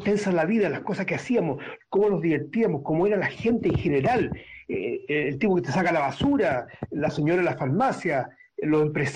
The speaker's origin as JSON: {"language": "Spanish", "country": "Chile", "tie": "born or raised there", "also_born_or_lived": "Venezuela", "moved": "as an adult", "said": "Yo nací en Chile, estudié economía en la Universidad de Chile, salí muy joven, a los 20 años"}